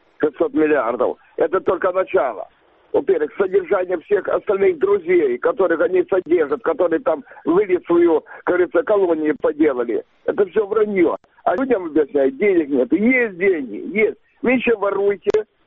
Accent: Crimea, Ukraine; Я из Крыма, проживаю уже больше 45 лет, пенсионер как-никак.

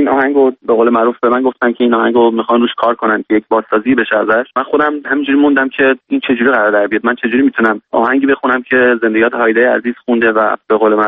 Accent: Sweden; also born or lived in Iran; من ایران خیلی وقت پیش بچه‌ای که بودم زندگی کردم. من در سوئد به قول معروف بزرگ شدم، ولی خب ایران که بودم فکر کنم 13-14 سالم بود که خارج شدم و دیگه برنگشتم.

